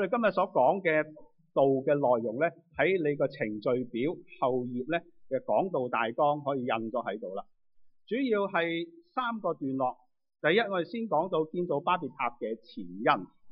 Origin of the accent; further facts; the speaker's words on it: China; 我们身为中国人都懂听到国语的，又可以懂讲一些英文的时候